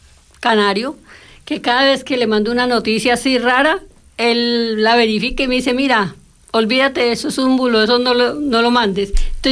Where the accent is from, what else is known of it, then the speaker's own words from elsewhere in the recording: Colombia; yo soy colombiana